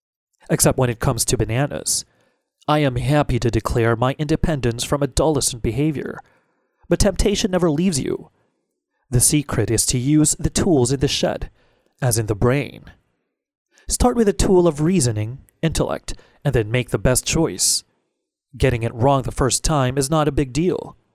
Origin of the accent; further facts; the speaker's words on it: Bible Belt, United States; While growing up in America's Bible Belt, I knew that there are all varieties of forbidden fruit.